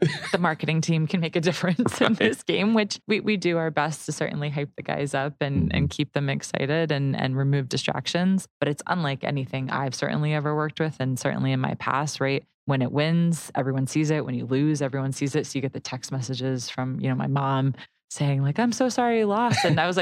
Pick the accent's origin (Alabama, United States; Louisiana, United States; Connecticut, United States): Connecticut, United States; also born or lived in Ohio; So, I grew up in Connecticut. So I'm from the East Coast. I went to school out in Ohio.